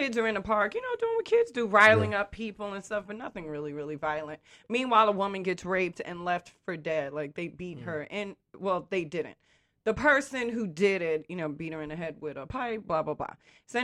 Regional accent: New York City, New York, United States; I'm going to ask a serious topic because I grew up in New York City.

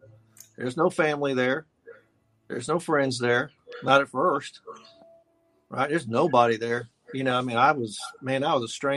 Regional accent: Houston, Texas, United States; now in Laramie, United States; I made a big transition growing up in the Houston area. And then I went from Houston to College Station to Austin. And I was in Austin for a little while, but then I moved from Austin to Laramie, Wyoming.

